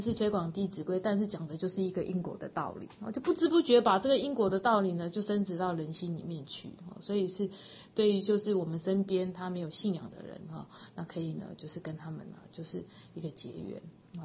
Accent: China; 因为他符合我们中国的一种民族性，还有我们就是中国人的这个背景

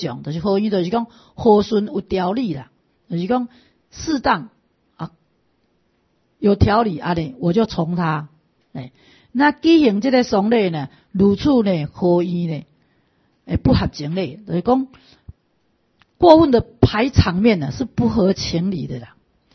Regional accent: China; 所以你看咱中国哦，真的是我们中国人是很可爱的一个面。

